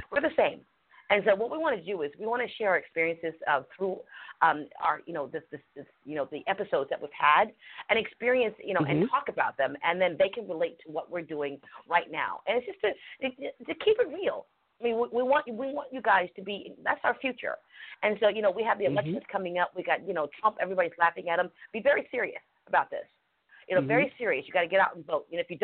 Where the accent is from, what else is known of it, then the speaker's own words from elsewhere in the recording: East Hampton, New York, United States; That really hit home, because I'm from East Hampton, Long Island, and I didn't know anything.